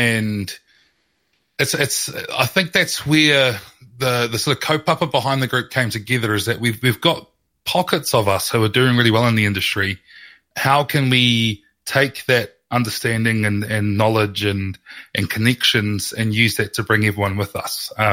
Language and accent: English; New Zealand; as soon as people, they heard me talk, they figured out I was from New Zealand